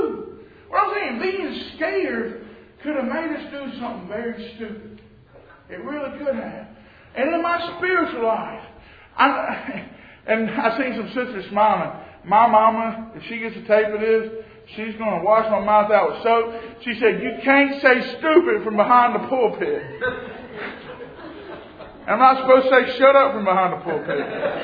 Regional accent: Louisiana, United States; And I'm from Louisiana, and the only time I've ever been alligator hunting, we tie a rope out of a tree with a piece of chicken on it.

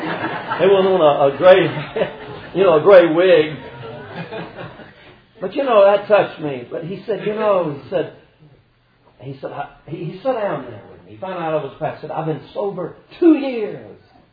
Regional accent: Georgia, United States; He said, oh, you're from Georgia. I said, yeah.

